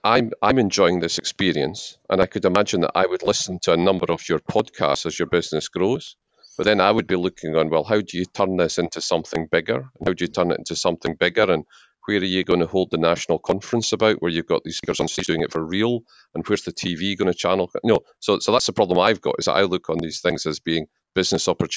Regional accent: Scotland, United Kingdom; It's the doing the international travel and the meeting the different cultures and being all the time being Scottish.

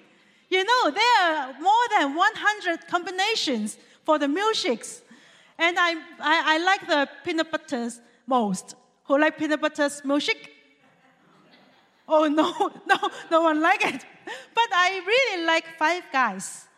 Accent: Hong Kong; English is a second language; moved away; Hi. I'm from Hong Kong, and I have been here for around 1 year. So that if my English is not very good, please be patient and listen.

